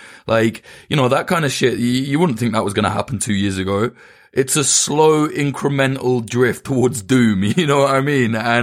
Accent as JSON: {"language": "English", "country": "United Kingdom", "said": "as a Brit"}